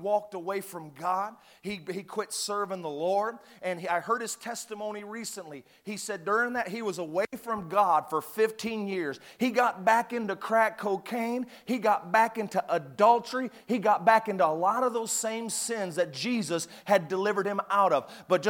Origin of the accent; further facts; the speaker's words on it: Chicago, Illinois, United States; also born or lived in Indiana; I was born in Indiana. At a young age, we moved over to the Chicagoland area, and we lived in all the different suburbs throughout the years.